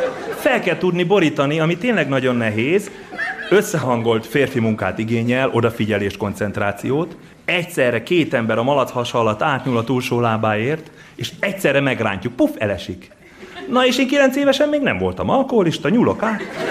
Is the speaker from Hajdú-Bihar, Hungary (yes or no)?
yes; Debrecen, Hajdú-Bihar, Hungary; Debrecenből jöttem, ami egy alföldi város, kevés heggyel, kevés téli sport lehetőséggel.